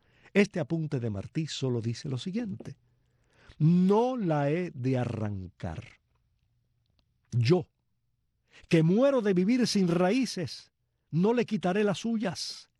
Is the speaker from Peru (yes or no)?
no; Palma Soriano, Santiago de Cuba, Cuba; allá en mi pueblo, en Palma Soriano